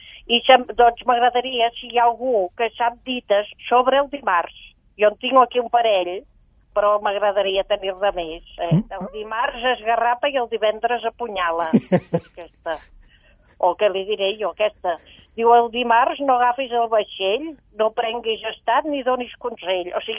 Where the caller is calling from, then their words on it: Sant Cugat del Vallès, Catalonia, Spain; de Sant Cugat.